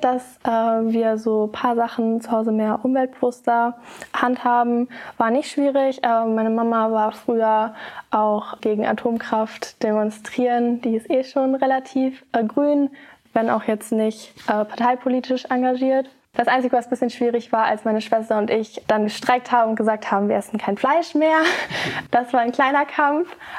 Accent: Paderborn, North Rhine-Westphalia, Germany; 18 Jahre alt und ich komme aus Paderborn.

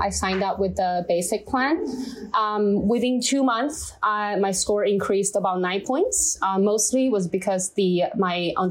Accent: China; English is a second language; moved away as an adult; now in United States; So because in China, I'm from China. We just didn't really speak English at all.

